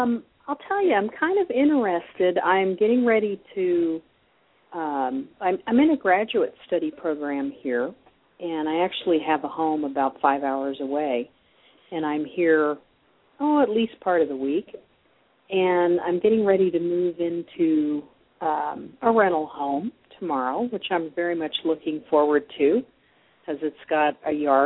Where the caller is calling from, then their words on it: Iowa City, Iowa, United States; I'm calling you from Iowa City, Iowa.